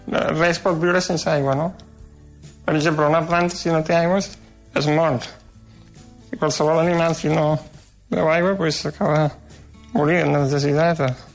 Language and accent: Catalan; Sabadell, Catalonia, Spain; vaig néixer el 1945, soc de Sabadell